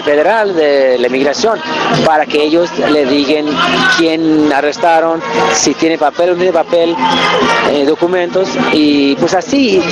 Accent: San Francisco, California, United States; also born or lived in Escondido; now in Santa Rosa, United States; Y vengo de California. De Santa Rosa, California. Pero crecí en San Francisco. Y nací en Escondido, California.

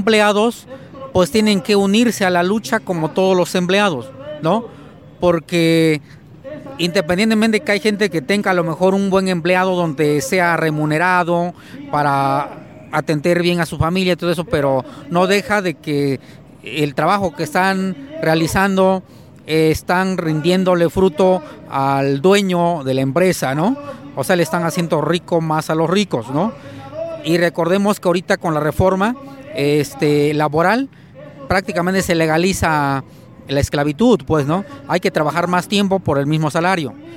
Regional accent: Mexico; nosotros sí somos de México porque nacimos aquí, nuestros legados ancestrales son de acá.

